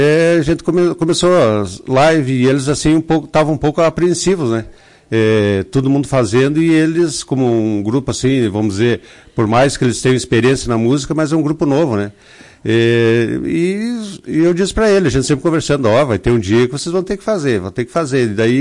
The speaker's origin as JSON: {"language": "Portuguese", "town": "Lagoa Vermelha", "region": "Rio Grande do Sul", "country": "Brazil", "said": "acho que Lagoa Vermelha merece, eu sou de Lagoa"}